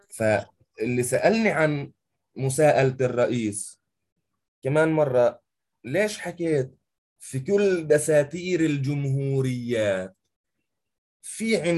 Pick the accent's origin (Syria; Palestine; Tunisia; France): Palestine; فالتشريع عندنا بفلسطين في غياب المجلس التشريعي